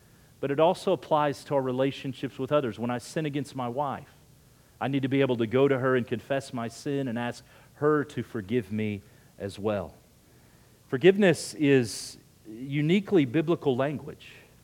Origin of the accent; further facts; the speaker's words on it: Oklahoma, United States; I saw just this weekend in my home state of Oklahoma